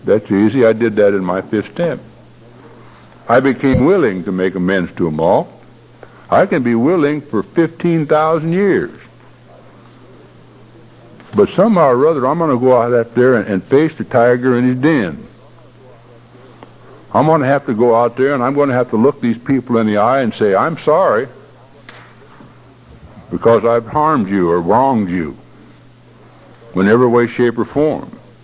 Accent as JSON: {"language": "English", "town": "Lawrence", "region": "Kansas", "country": "United States", "tie": "born there", "said": "to take a trip back to this little town that I was born in Lawrence, Kansas, to see my dad."}